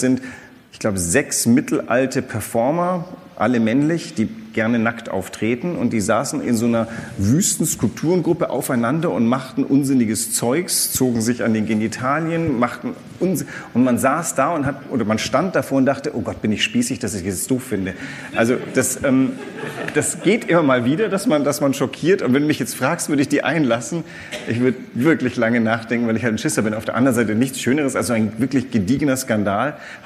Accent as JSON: {"language": "German", "region": "Northern Germany", "country": "Germany", "said": "als Norddeutscher musst du sofort an Sandsäcke denken."}